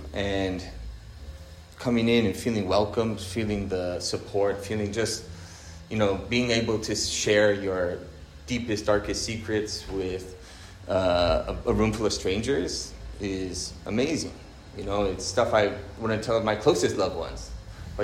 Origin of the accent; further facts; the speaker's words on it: Hawaii, United States; I'm from Hawaii. It's like a very kind of like, you know, they like to fist fight and stuff.